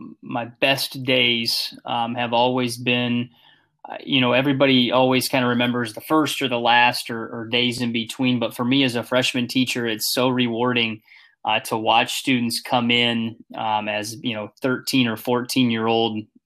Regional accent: Omaha, Nebraska, United States; Born and raised in Omaha, Nebraska. Went to the University of Nebraska at Omaha.

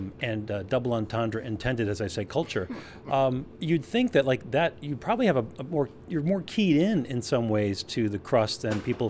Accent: Midwest, United States; So it was a little bit confusing for me as a Midwesterner

